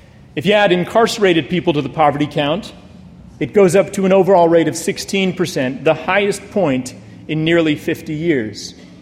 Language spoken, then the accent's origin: English; New Hampshire, United States; She was not from New Hampshire, the place I'd always intended to return on graduation. She was not even from the United States